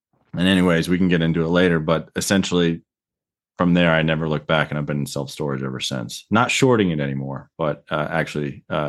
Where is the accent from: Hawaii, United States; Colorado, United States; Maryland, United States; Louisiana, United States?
Colorado, United States; moved away as an adult; Started, born and raised in Colorado, and moved out to, Newark when I went to college